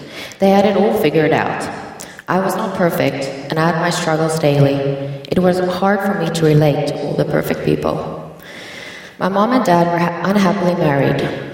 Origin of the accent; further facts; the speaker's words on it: South Africa; born there; I was born in South Africa to parents who were married for 34 years. I was raised in the church.